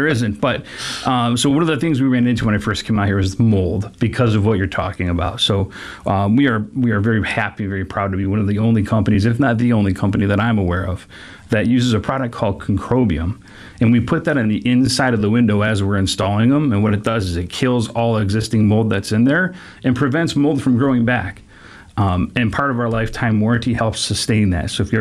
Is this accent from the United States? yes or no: yes; Detroit, Michigan, United States; also born or lived in New Orleans / Chicago; now in Portland, United States; We were born and raised in Detroit, lived in Western Michigan, lived in New Orleans, lived in Chicago, and now we're out here in Portland.